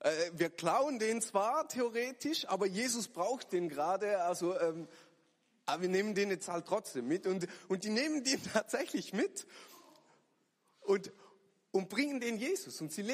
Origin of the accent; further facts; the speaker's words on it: Switzerland; Als richtiger Schweizer, so im Sommer, Fondue ist doch super.